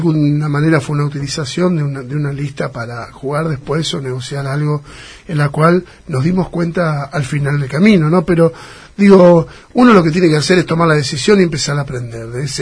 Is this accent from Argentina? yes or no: yes; Pinamar, Buenos Aires Province, Argentina; somos jóvenes, somos ciudadanos de Pinamar, que estamos ligados al mar.